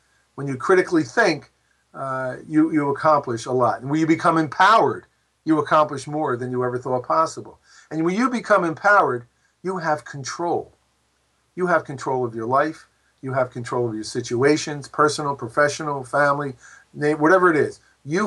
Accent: Philadelphia, Pennsylvania, United States; Like, I grew up in Philadelphia, and every year whenever there was a threat of a strike

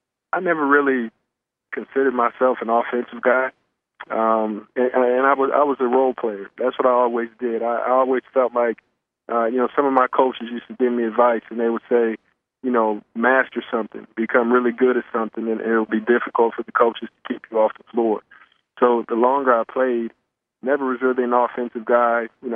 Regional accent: Sacramento, California, United States; I'm from Sacramento. My mom and my dad and my family, all my friends got a chance to come see me play.

